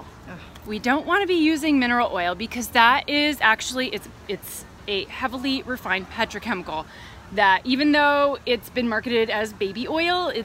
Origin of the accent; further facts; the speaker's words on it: Philadelphia, Pennsylvania, United States; we're in California now. I'm from Philadelphia.